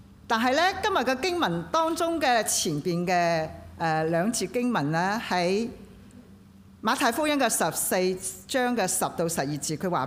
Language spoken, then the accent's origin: Cantonese; Hong Kong; 因為我哋講 Cantonese 嘅，我哋香港人又好啦，新加坡人又好啦，好多時咧，就算我唔信主咧。我起碼都聽過，我細個翻過天主教學校